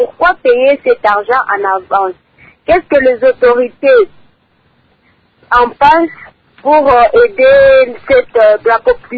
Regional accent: Lubumbashi, Haut-Katanga, DR Congo; Ici, chez nous, à Lubumbashi, nous constatons

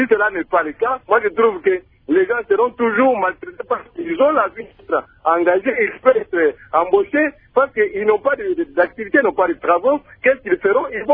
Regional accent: Kasaï-Central, DR Congo; Et ici chez nous, au Kassai Central

